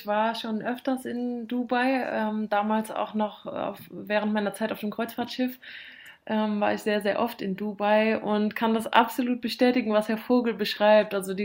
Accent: Rhineland-Palatinate, Germany; Also meine Heimat, jetzt Rheinland-Pfalz und die Eifel ganz besonders

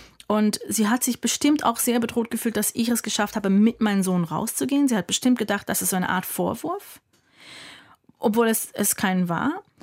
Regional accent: United States; German is a second language; Ich als Amerikanerin habe mir erzählt, Kusse sehr keusch, weil in Amerika verwendet man die Zunge nur viel später.

